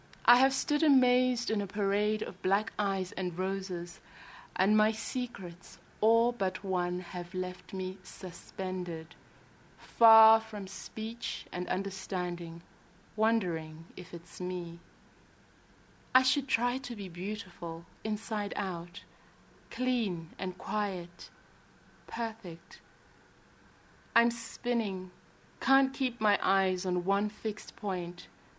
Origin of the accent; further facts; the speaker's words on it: Zimbabwe; I'm a writer from Zimbabwe.